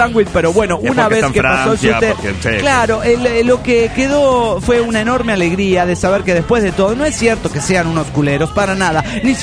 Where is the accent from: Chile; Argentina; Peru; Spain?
Peru; now in Paris, France; que esté en París comiendo baguette y croissants, pero sigo siendo peruano de corazón.